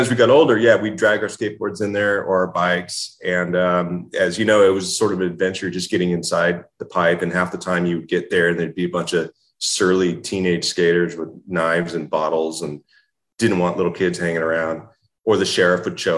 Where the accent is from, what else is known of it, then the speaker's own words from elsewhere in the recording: Upland, California, United States; born there; So, you know, I was born in Upland, loved BMX as far as I can remember.